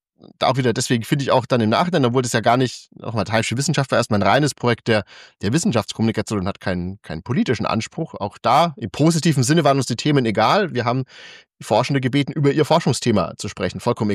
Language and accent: German; Bavaria, Germany; Ich komme eigentlich aus Franken, genauer gesagt Oberfranken, und es ist keine Absicht, einfach im Lauf der Zeit, man hat es ja bisher jetzt nicht so richtig rausgehört, hat sich bei mir der Dialekt einfach verschliffen. Ich falle selber wieder dahin zurück, wenn ich zu Hause bin